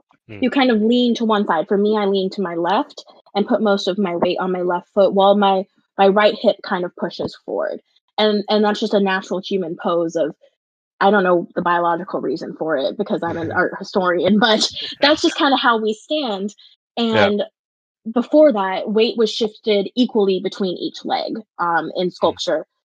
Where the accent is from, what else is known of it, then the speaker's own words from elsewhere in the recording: Pacific Northwest, United States; accent: Pacific Northwest; I mean, I don't speak Greek, but that's how I've always said it with my Pacific Northwest accent.